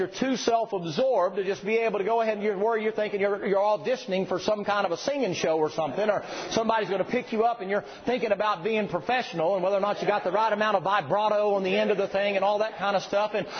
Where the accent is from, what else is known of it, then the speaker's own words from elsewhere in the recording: the South, United States; I'm from the South. And in the South, down there, most of us sing by letter.